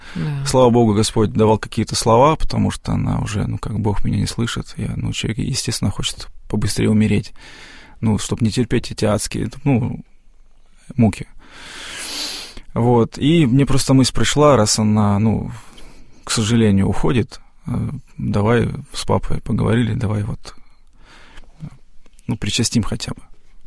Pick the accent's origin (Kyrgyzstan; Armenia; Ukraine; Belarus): Ukraine; Rovenky, Luhansk Oblast; Вот сам я из Луганской области, город Ровеньки.